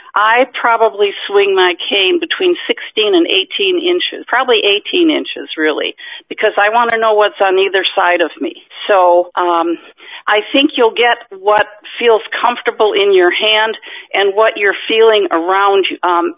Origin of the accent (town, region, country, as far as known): Baltimore, Maryland, United States